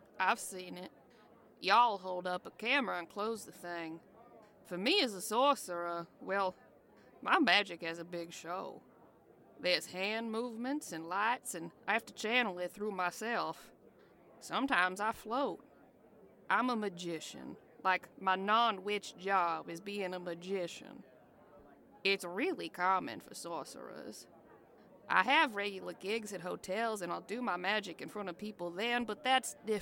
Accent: Puerto Rico; Puerto Rico.

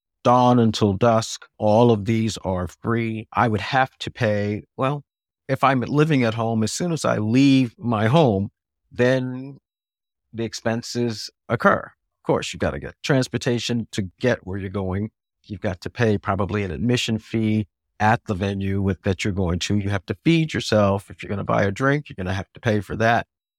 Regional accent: Washington, United States; right now in my hometown of Washington, it's in the 30s.

